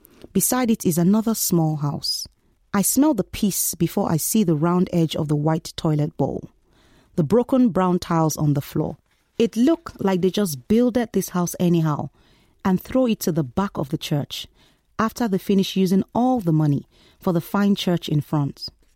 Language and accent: English; Nigeria; When I was growing up in Nigeria, the nearly 20 years I spent there